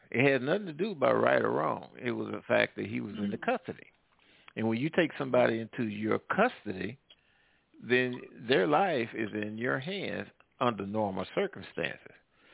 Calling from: Midwest, United States; Hey, I'm calling from the Midwest.

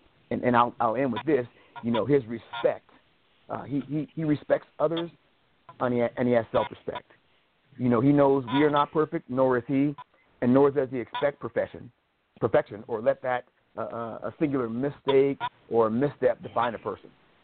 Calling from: Spokane, Washington, United States; I'm calling from Spokane

